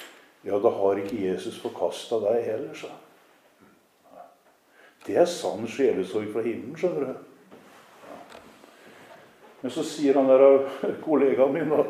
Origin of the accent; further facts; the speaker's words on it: Kragerø, Telemark, Norway; Jeg kjente en gammel alkoholiker hjemme I Kragerø.